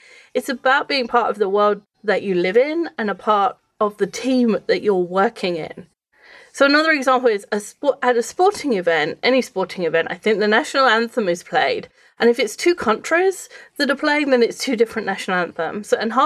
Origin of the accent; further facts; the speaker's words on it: United Kingdom; I'm not saying, as a Brit, you know, we don't particularly like the French.